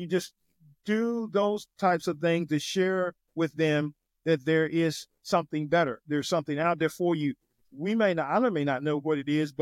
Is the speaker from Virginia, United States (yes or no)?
yes; Virginia, United States; I'm coming from Virginia to Texas thing. But I'll give you a little bit about, the Tidewater, where I'm from originally.